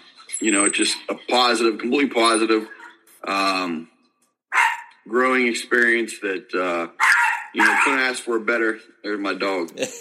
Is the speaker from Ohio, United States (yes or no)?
yes; East Palestine, Ohio, United States; then I went to East Palestine, Ohio, and my hometown, and I coached there a year.